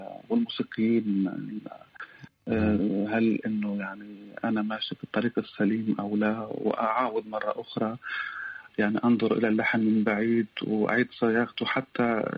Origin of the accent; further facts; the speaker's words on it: Palestine; ونحن كفلسطينيين يعني انولدت اب عن جد غريب او مغترب، يعني زي ما بقول من لاجئ، من لجوء الى لجوء، من لجوء الى لجوء، من مكان الى مكان، من شتات الى شتات